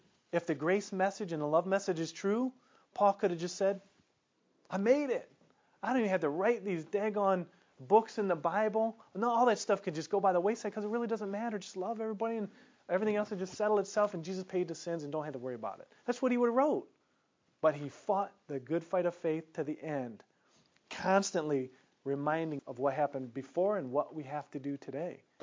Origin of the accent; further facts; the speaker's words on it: Detroit, Michigan, United States; I grew up in Detroit.